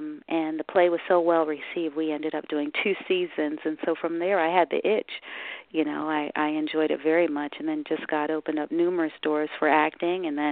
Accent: Harrisburg, Pennsylvania, United States; I come from Harrisburg, Pennsylvania, via Western PA.

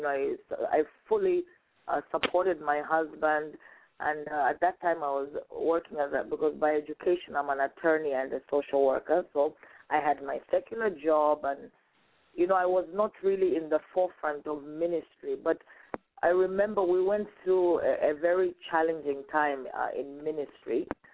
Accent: Kenya; also born or lived in Zambia; So I am from Zambia, but I grew up in Kenya, and my husband is from Rwanda. So I tend to be around a lot of East Africans, but I'm very patriotic. I love my nation, and I'm proud to be Zambian

